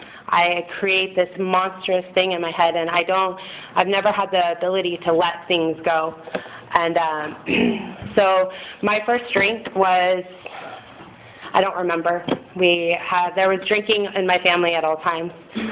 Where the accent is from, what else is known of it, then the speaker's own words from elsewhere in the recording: Santa Maria, California, United States; I grew up here in Santa Maria. We moved here when I was in kindergarten.